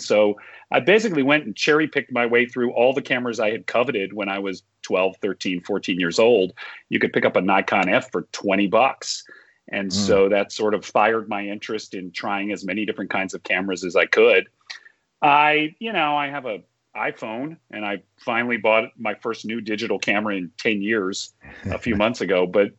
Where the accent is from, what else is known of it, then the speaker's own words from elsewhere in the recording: Atlanta, Georgia, United States; Well, I grew up in Atlanta, Georgia. I'm a redneck intellectual like Mike Gutterman.